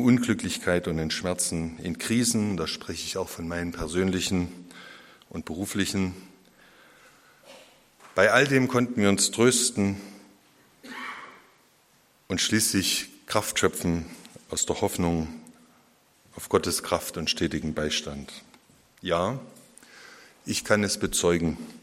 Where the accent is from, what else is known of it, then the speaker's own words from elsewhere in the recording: Leipzig, Saxony, Germany; ich komme aus Leipzig